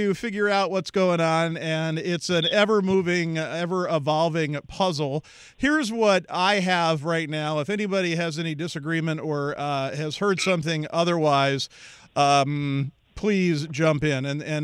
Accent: Pennsylvania, United States; Finally, that brings us to my home state of Pennsylvania, the Keystone State

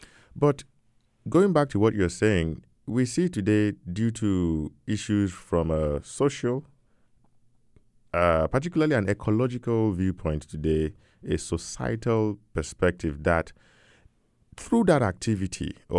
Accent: Ibadan, Oyo, Nigeria; now in United Kingdom; You know, I'm originally from Nigeria, from a city called Ibadan. I was born and raised in Ibadan. Ibadan is a huge city in West Africa, in Nigeria. Nigeria is a country in West Africa. And growing up in Ibadan, moving to the UK

